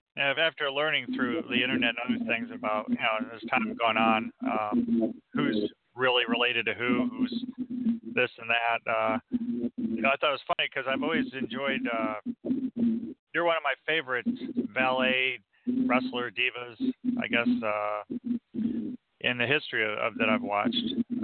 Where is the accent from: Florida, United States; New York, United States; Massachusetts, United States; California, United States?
Massachusetts, United States; because I'm originally, even though I'm in Virginia now, Northern Virginia, I'm from Massachusetts.